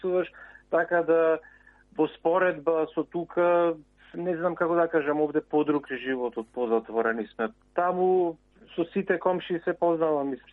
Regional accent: Bitola, Pelagonia, North Macedonia; born there; бидејќи сум роден јас таму во Битола

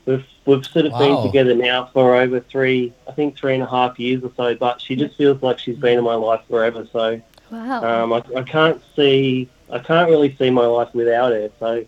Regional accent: Melbourne, Victoria, Australia; I grew up in Clayton, Melbourne, It was quite a multicultural neighborhood

